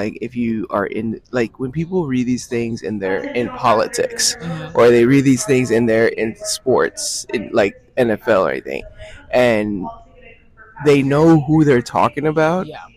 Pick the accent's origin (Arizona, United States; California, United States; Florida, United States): Florida, United States; Tampa; You know, the fact that I am from Tampa, I would say was the only reason I knew I would be able to make it from Gasparilla to the event.